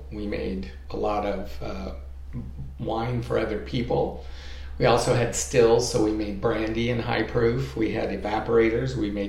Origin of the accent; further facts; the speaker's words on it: Escalon, California, United States; also born or lived in Fresno; So, I grew up, I was born in Fresno, actually, and then grew up pretty much about 120 miles north. So, kind of north of Modesto, northeast of Modesto in a little town called Escalon.